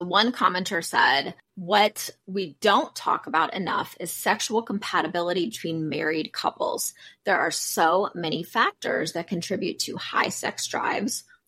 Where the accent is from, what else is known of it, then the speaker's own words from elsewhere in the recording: Louisiana, United States; I grew up in Louisiana, and there is a fun word.